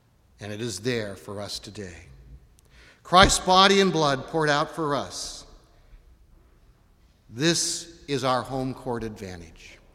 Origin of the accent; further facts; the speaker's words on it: Seattle, Washington, United States; When I was growing up in Seattle, and you'd walk the streets of Seattle